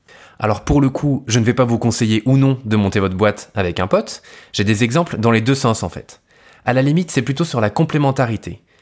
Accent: Île-de-France, France; j'ai 27 ans et je suis originaire des Yvelines, de Basemont très exactement, un petit patelin de 1600 habitants à 40 km à l'ouest de Paris. J'y suis resté jusqu'à mon bac

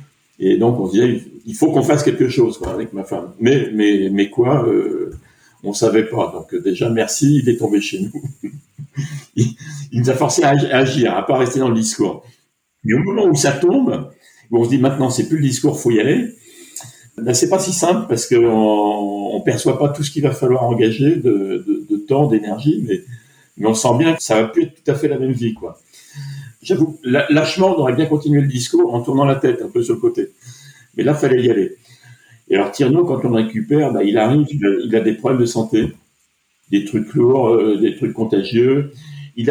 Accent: Nantes, Pays de la Loire, France; j'ai 65 ans, je suis nantais.

